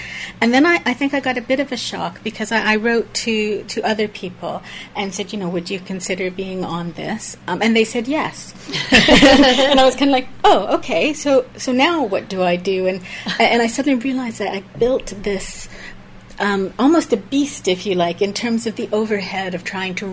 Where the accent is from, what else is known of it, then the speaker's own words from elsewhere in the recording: Canada; moved away; I came over from Canada far too long ago for me to want to mention.